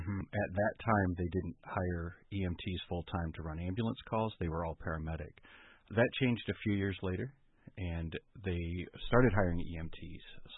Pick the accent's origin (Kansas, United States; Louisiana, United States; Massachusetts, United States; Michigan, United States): Michigan, United States; Berrien Springs; I was born and raised in Bering Springs. I was raised in the Adventist Church.